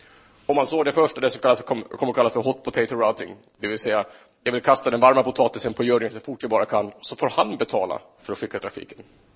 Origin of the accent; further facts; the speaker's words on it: Finland; Och eftersom jag är från Finland, det mest tydliga exemplet här.